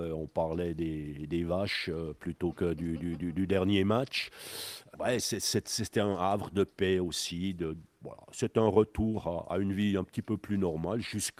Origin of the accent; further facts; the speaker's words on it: Le Locle, Neuchâtel, Switzerland; je suis loclois d'abord, c'est clair. Je suis né au Locle, j'ai vécu au Locle, j'ai joué au Locle, j'ai commencé de travailler aussi à l'école technique du Locle, donc je suis loclois.